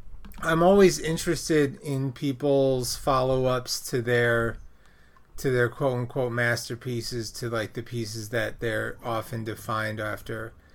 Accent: Brooklyn, New York, United States; I grew up in Brooklyn, and I went to PS29 in Cobble Hill, Brooklyn

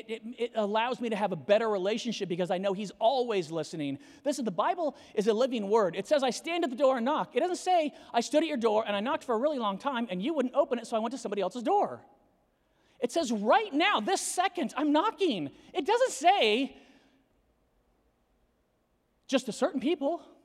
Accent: Colorado, United States; but I know I'm from Colorado

